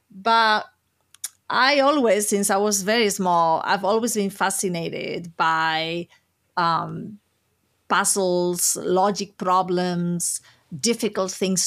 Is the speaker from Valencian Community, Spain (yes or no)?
yes; Alicante, Valencian Community, Spain; And he had come to Alicante, which is my hometown, for Easter holidays.